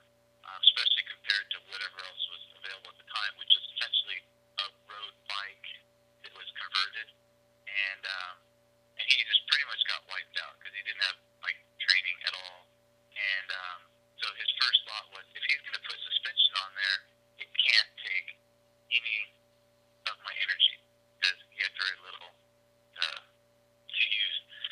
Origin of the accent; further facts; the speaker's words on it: California, United States; and I grew up in Marin, and at first we had open hills